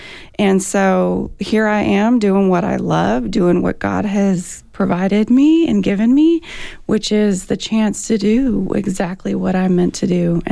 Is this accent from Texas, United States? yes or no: yes; Houston, Texas, United States; I'm from Houston. But like I said, I've been planted here through the military.